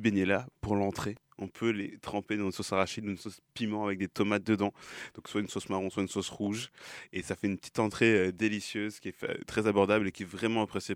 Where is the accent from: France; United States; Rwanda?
Rwanda; Mais je viens du Rwanda et là-bas, on achète directement la farine d'arachide et on la prépare nous-mêmes.